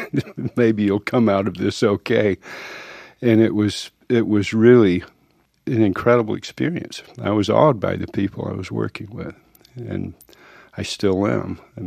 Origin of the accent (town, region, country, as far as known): Georgia, United States